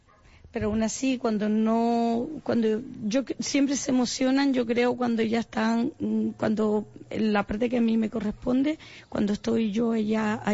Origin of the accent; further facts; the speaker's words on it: Adeje, Canary Islands, Spain; Siempre he estado vinculada al mundo social y cultural de mi pueblo. Soy adejera